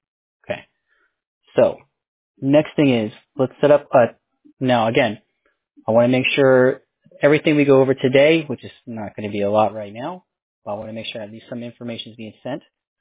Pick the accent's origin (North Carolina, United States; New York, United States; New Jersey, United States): New York, United States; New York City; born there; first language Korean; English is a second language; I was born in the Bronx, but half Korean, half Puerto Rican.